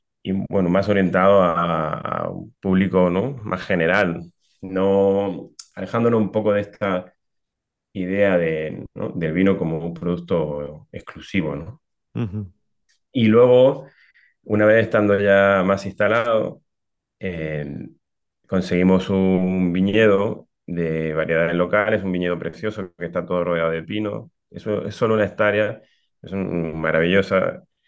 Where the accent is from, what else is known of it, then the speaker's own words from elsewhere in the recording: Granada, Andalusia, Spain; born there; also born or lived in Peru; como yo nací en Granada y al final estuvimos en Perú por 11 años más o menos